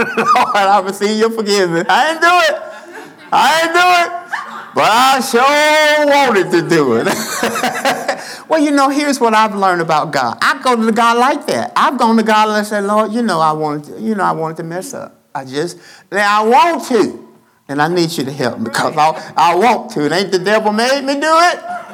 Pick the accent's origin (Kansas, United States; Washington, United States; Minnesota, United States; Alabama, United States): Alabama, United States; Birmingham; Now, I'm from Birmingham. I'm in Kentucky. I'm a long way from home.